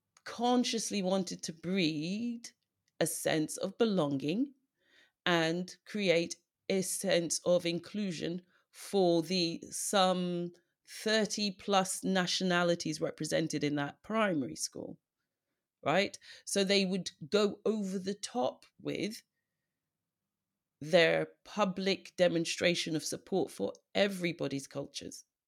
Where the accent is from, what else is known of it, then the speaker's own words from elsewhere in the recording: Saudi Arabia; now in United Kingdom; I grew up in Saudi Arabia, which is not where everybody goes to when they think about a diverse workplace or diverse culture. But I did. I grew up in an international school in Saudi.